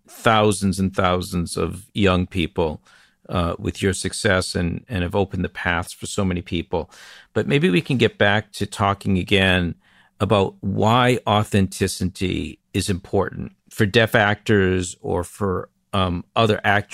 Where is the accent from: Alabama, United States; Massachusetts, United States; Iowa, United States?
Massachusetts, United States; Gloucester; And as someone who grew up in Gloucester, I was proud to see a film based in my hometown.